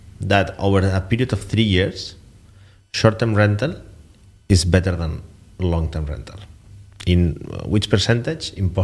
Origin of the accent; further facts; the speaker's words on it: Barcelona, Catalonia, Spain; I'm from Barcelona, and in Barcelona you have limited licenses.